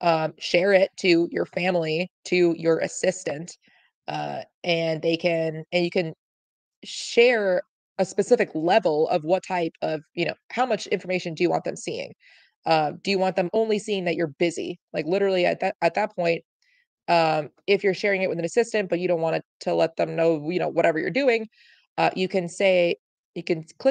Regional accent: New York, United States; now in Arizona, United States; I feel like originally I'm from New York, so maybe this is why I feel this way, but I feel like everything revolves around East Coast time always.

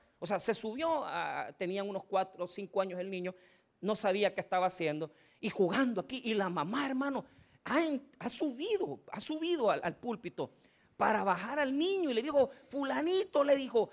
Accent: Santa Tecla, La Libertad, El Salvador; yo me crié en Santa Tecla y estudié por muchos años, yo se los he dicho, en el Colegio Champañat.

